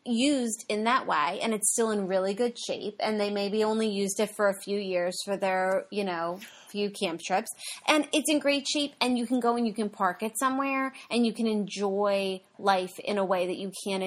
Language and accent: English; New Jersey, United States; because we are from New Jersey, and we don't live in an area that is huge in the RVing culture.